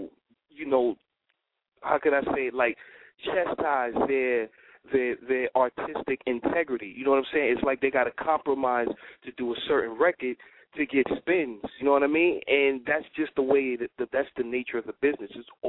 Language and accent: English; New York, United States; Because, you know, I'm from New York, so we deal with longevity.